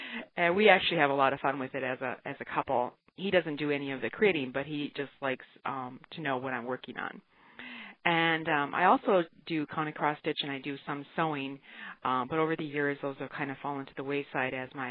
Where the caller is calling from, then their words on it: North Mankato, Minnesota, United States; I am from North Mankato, Minnesota. I'm calling in regarding your question